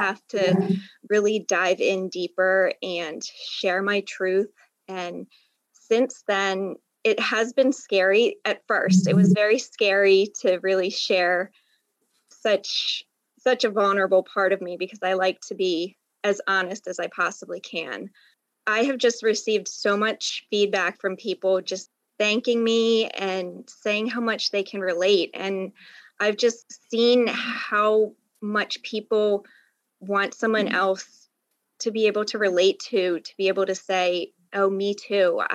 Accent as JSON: {"language": "English", "region": "Maryland", "country": "United States", "tie": "born or raised there", "said": "Okay, well, I'm from Maryland. I have lived here my entire life, and I live here with my husband and my dog."}